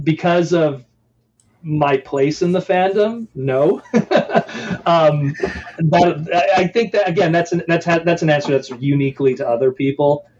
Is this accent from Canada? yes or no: yes; Canada; Being Canadian helps because you don't have to have crazy political stances or anything like that.